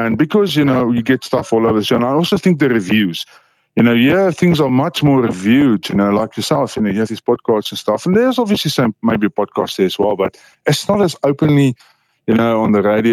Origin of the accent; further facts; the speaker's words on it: South Africa; we're from South Africa